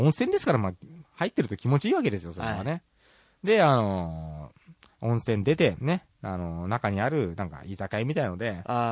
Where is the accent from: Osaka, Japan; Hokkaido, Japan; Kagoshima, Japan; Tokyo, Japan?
Tokyo, Japan; なんかね、俺東京人なのに発想が田舎もんだよね。